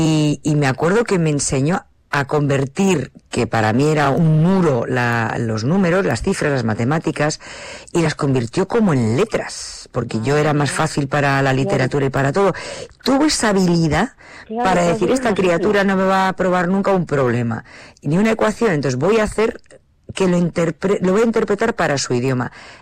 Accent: Estella, Navarre, Spain; cada vez que vuelvo a Estella, que no por la pandemia, pero antes de la pandemia, yo vuelvo con mucha frecuencia a mi pueblo

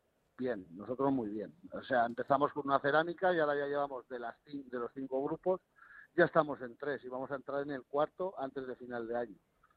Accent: Spain; como yo como español, que soy el dueño

